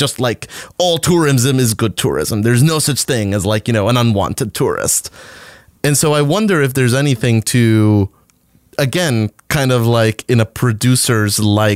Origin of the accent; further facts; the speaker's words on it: Costa Rica; growing up in Costa Rica, where tourism is something around 65% of the economy